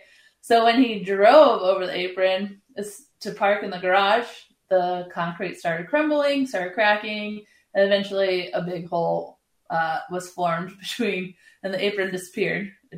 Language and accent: English; Colorado, United States; now in Twin Cities, United States; I grew up in Colorado. We lived on a dirt road with a cement pad